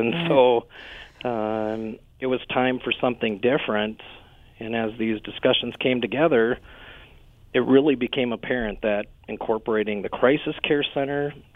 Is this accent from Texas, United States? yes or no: no; Rapid City, South Dakota, United States; I was born and raised in Rapid City